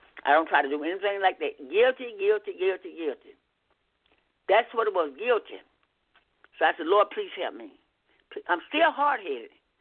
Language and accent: English; the South, United States; And sometimes I know I'm from the South